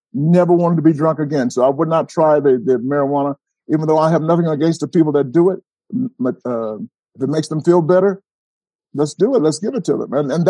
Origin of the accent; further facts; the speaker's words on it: Georgia, United States; Talking about how I grew up in Georgia and things I'll straight up do.